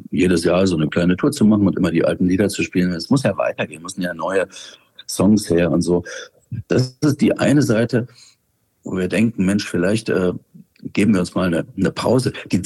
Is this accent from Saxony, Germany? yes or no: yes; Saxony, Germany; now in Berlin, Germany; meinem Heimatland verbunden. Und deswegen freue ich mich, dass wir insgesamt, glaube ich, 3 oder Konzerte in Sachsen spielen werden.